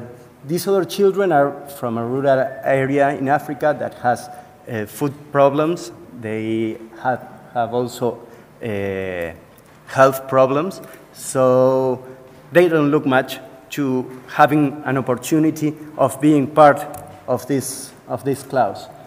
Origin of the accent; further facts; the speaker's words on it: Uruguay; I'm from Uruguay